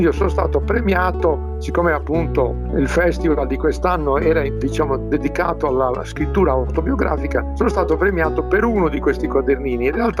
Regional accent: Emilia-Romagna, Italy; io sono di padre sardo ma di madre romagnola e sono cresciuto in Romagna.

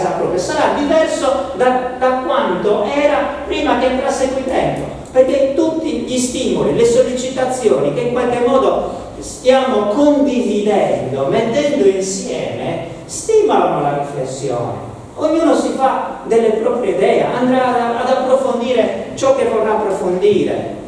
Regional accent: Cagliari, Sardinia, Italy; Io non è che siccome sono cagliaritano sono contro i sassaresi o contro gli altri sardi

